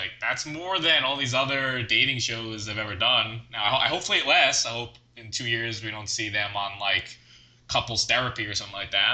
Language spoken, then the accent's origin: English; New York, United States; accent: New York; I'm sure she can complain about my New York accent. I'm sure I have one.